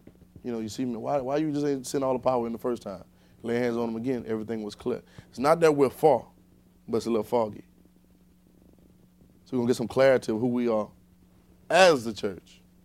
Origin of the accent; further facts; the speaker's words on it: Baton Rouge, Louisiana, United States; born there; Because we wasn't born in Israel. I was born in Baton Rouge.